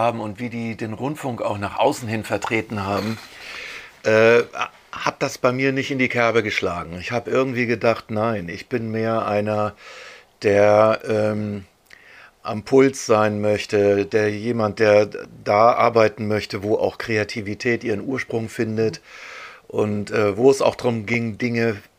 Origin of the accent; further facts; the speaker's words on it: Hamburg, Germany; ich bin ja Hamburger, ich habe Familie und Freunde